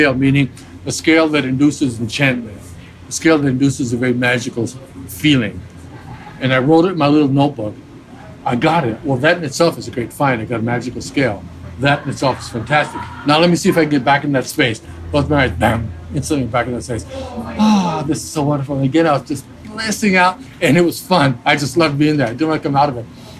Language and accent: English; California, United States; I said, "Pan, I'm a musician from California.